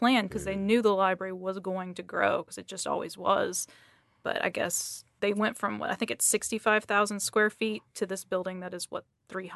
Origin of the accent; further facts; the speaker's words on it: Nashville, Tennessee, United States; Even though I grew up in Nashville, I never went to that building.